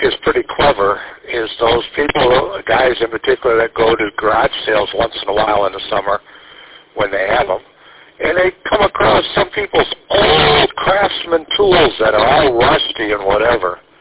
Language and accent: English; Mount Clemens, Michigan, United States; I grew up with one in Mount Clements, and we have a connection.